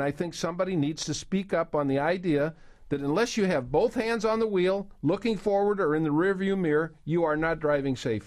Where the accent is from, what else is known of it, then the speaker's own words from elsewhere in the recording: Peoria, Illinois, United States; I'll tell you what I drive. Back in Peoria, which is my hometown.